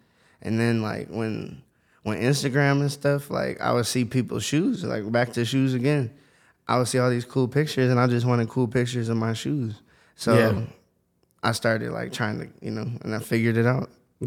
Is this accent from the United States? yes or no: yes; Menomonee Falls, Wisconsin, United States; So I grew up in Menominee Falls.